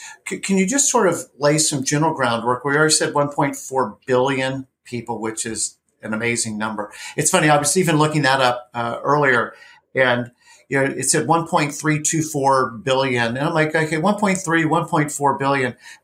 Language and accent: English; United States; I'm American, so you say it's English speaking.